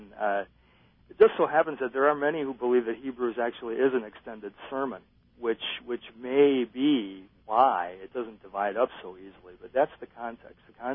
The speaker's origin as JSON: {"language": "English", "town": "Watertown", "country": "United States", "tie": "born or raised there", "said": "where my hometown of Watertown, which is not far from where I am right now, received 11 inches of rain in 24 hours."}